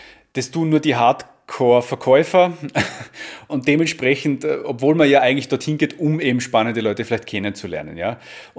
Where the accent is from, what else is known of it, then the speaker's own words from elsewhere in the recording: Tyrol, Austria; hier jetzt in meiner Heimatregion Tirol